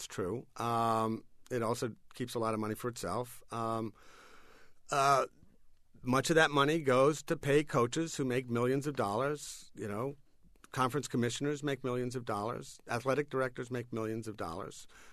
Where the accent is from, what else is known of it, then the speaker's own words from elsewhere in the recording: Providence, Rhode Island, United States; I grew up in Providence, Rhode Island, rooting for the Providence College Friars, which were the only game in town.